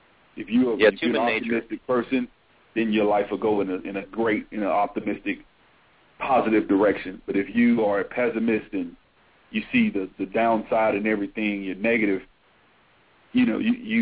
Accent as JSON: {"language": "English", "town": "Montgomery", "region": "Alabama", "country": "United States", "lives_now": "Atlanta, United States", "said": "No, I'm in Atlanta. But I'm from"}